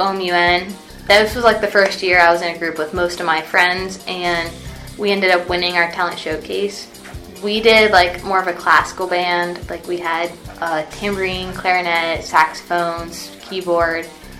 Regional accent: Coshocton, Ohio, United States; My mom has been like my biggest role model. I grew up in Coshocton

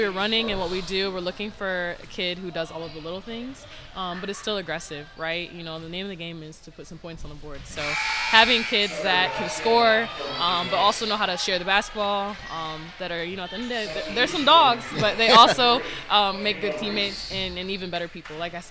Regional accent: Michigan, United States; being from the Midwest, like I said, I'm from Michigan, so it's a bit different speed to me

